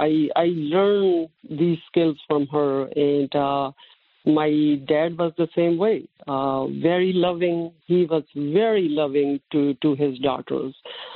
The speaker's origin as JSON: {"language": "English", "country": "Pakistan", "tie": "born or raised there", "said": "Growing up in Pakistan, it was such a nice experience. I grew up in a small town, not like in big metropolitan cities"}